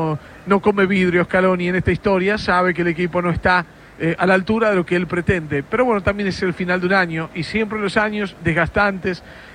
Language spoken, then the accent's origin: Spanish; Argentina; porque así somos los argentinos.